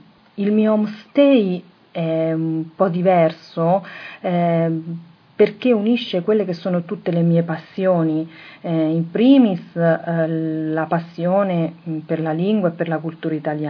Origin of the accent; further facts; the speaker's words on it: Todi, Umbria, Italy; born there; sono nata a Todi, una cittadina medievale situata in Umbria, dove attualmente vivo e lavoro.